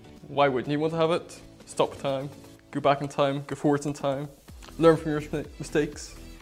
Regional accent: Bangor, Northern Ireland, United Kingdom; I'm from Bangor and I go to Hamilton Road Baptist Church.

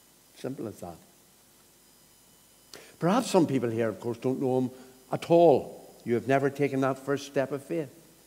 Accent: Northern Ireland, United Kingdom; I was brought up in the North Coast, and there's a bit of that still in me, a lot of that still in me.

